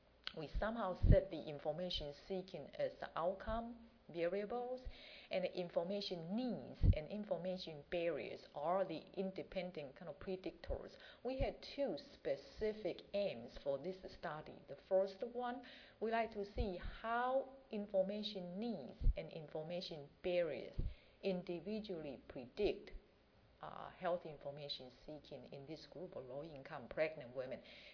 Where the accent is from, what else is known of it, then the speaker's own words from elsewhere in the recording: Indiana, United States; from Indiana.